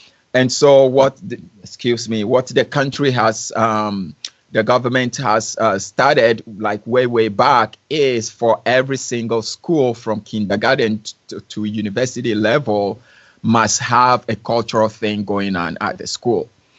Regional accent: Volta, Ghana; So, like, I am from the Volta region, but I can do any major main pieces from any of the regions in Ghana.

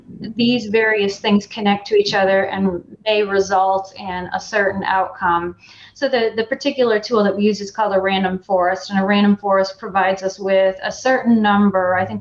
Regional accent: Michigan, United States; I've rarely seen snowflakes this big, and I grew up in Michigan.

